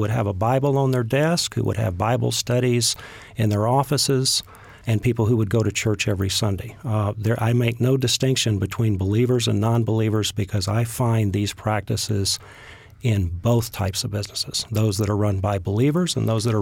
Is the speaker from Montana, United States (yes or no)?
no; Texas, United States; I am a Texan, yes.